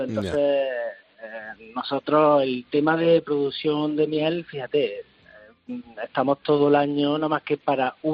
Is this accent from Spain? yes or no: yes; Córdoba, Andalusia, Spain; Nosotros somos de Córdoba. ¿Sí? Estamos en Córdoba.